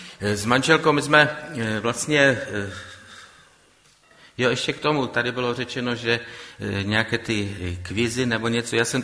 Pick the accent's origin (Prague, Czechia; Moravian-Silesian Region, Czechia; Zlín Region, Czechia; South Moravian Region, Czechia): Moravian-Silesian Region, Czechia; Frýdek-Místek; born there; now in Bohumín, Czechia; Bydlím v Bohumíně, mé rodiště bylo, narodil jsem se ve Frýdku Místku, takže trošku tady ten kraj trošičku znám.